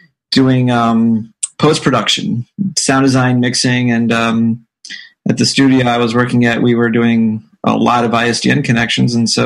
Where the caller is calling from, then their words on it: Chicago, Illinois, United States